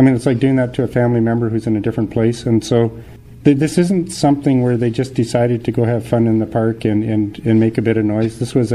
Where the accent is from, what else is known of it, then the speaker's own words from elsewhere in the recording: Canada; we're all Canadian